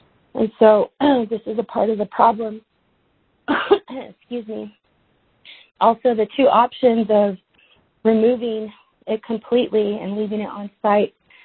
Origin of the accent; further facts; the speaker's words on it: Arizona, United States; I grew up near the Tuba City disposal site, every day passing a uranium mill. We moved to Church Rock